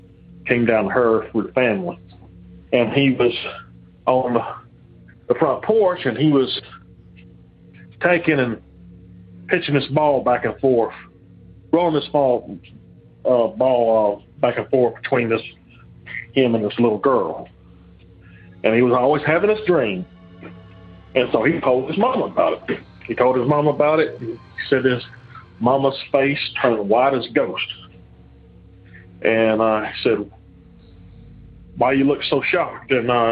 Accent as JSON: {"language": "English", "region": "Alabama", "country": "United States", "said": "I'm from Alabama."}